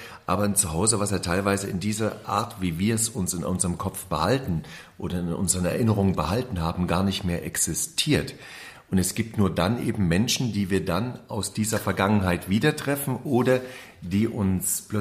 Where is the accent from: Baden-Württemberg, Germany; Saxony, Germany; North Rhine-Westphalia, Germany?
Saxony, Germany; Reichenbach; also born or lived in Dresden; Habe ich nur in meiner Geburtsstadt Dresden, obwohl ich da ganz kurz nur gelebt habe, und dann in Reichenbach. Ich bin dann so 7 Jahre in Reichenbach groß geworden, bei meinen Großeltern meistens.